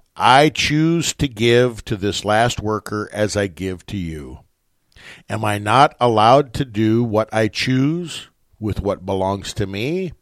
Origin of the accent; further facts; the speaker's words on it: West Point, United States; who was my pastor for the bulk of my life growing up in West Point